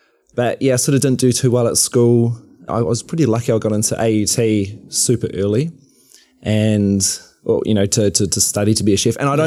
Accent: Auckland, New Zealand; I grew up in West Auckland.

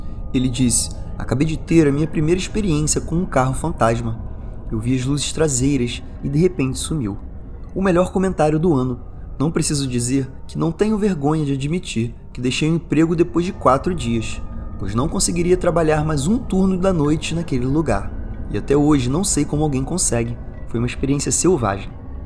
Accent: Australia; eu provavelmente tinha uns 19 anos. Sou australiano e costumava trabalhar em um posto de gasolina rural, 24 horas por dia, 7 dias por semana, em uma cidade pequena.

